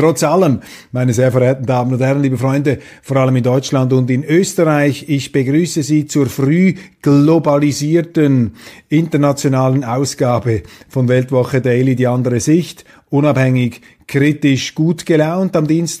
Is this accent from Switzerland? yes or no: yes; Switzerland; aber ich sage Ihnen jetzt als Schweizer, das ist eine brandgefährliche Entwicklung, die Sie in Ihrem Land haben.